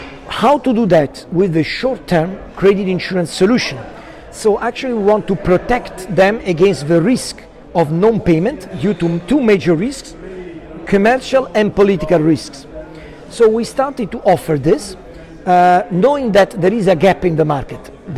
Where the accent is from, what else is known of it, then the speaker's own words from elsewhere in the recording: Rome, Lazio, Italy; I'm Italian, and I'm from Rome